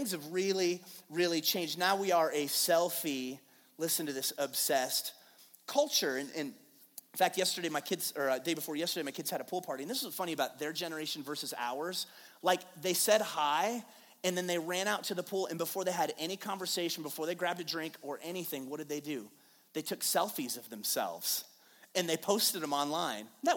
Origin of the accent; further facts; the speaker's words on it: Payson, Arizona, United States; I grew up in Payson. Nobody cared about their hair back then.